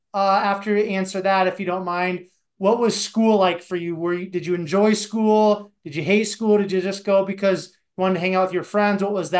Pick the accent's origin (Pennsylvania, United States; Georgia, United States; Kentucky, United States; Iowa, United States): Iowa, United States; Cherokee; I grew up in Cherokee, which is an hour from Sioux City.